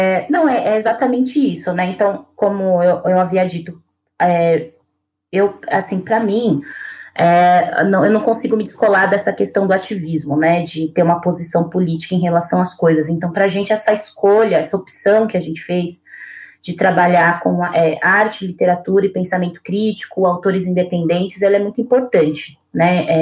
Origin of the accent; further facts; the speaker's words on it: São Paulo, Brazil; Eu sou da periferia de São Paulo, né?